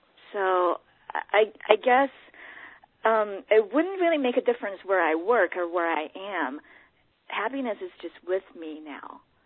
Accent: China; now in United States; I started as an artist growing up in China, and moving to the U.S., I realized

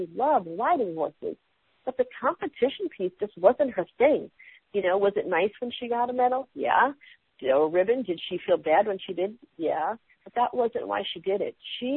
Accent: New York City, New York, United States; I remember growing up in New York City, my dad was in AA and Alcoholics Anonymous.

